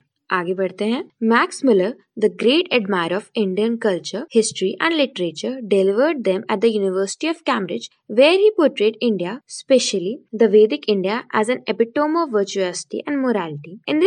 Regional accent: Jaipur, Rajasthan, India; मैं जयपुर से हूँ and I am doing my BA from वनस्थल university.

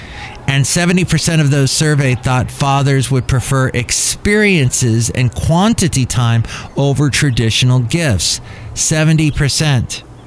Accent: California, United States; So when I grew up in California in the 70s, in the 80s, you still felt that there needs to be some discipline here.

